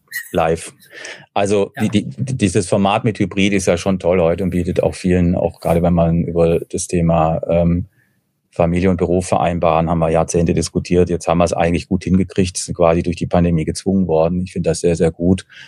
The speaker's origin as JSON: {"language": "German", "town": "Rosenheim", "region": "Bavaria", "country": "Germany", "tie": "born there", "said": "Ich bin auch gebürtiger Rosenheimer, auch wenn man es nicht mehr hört."}